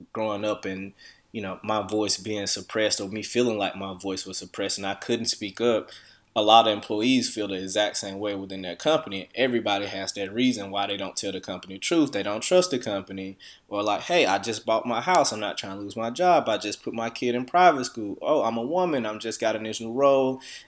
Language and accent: English; Deep South, United States; my upbringing, growing up in the Deep South, experiencing all these racial things that I experienced growing up.